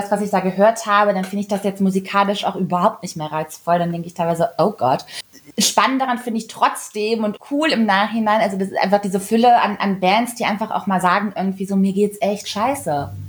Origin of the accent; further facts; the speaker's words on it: Kassel, Hesse, Germany; ich komme ja aus Kassel